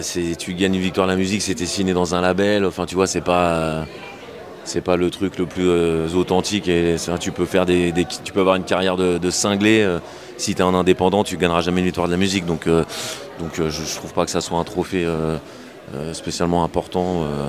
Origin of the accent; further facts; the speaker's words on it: Meaux, Île-de-France, France; Je viens de Meaux, moi, dans Seine-et-Marne.